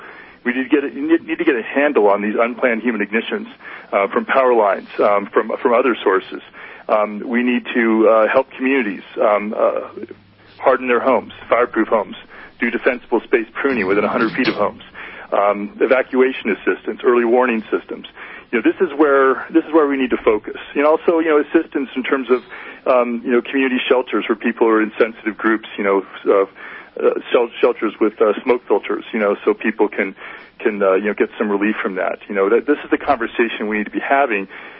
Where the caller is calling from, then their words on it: Big Bear City, California, United States; Big Bear City, California, so mountains of Southern California.